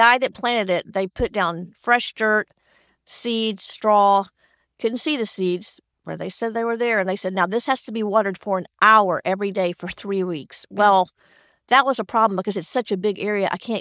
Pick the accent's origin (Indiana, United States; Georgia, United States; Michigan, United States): Georgia, United States; And, you know, I grew up in Georgia. Farms are close